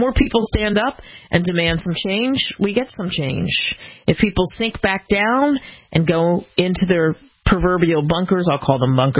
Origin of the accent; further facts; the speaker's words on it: New Orleans, Louisiana, United States; And I grew up outside of New Orleans, and it's a beautiful, wonderful city with a mosaic of different kinds of people.